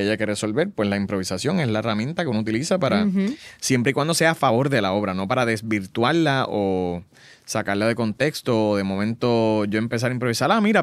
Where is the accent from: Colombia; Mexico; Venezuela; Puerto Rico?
Puerto Rico; Ponce; porque soy de Ponce.